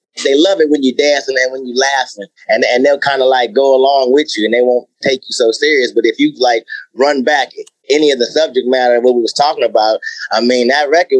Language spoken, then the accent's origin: English; Compton, California, United States; born there; I was born in Compton, California.